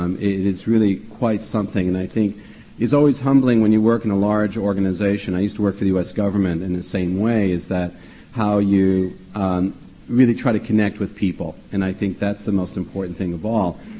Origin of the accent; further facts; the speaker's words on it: France; also born or lived in Canada; I'm an American, obviously, I'm born Canadian, and grew up in France.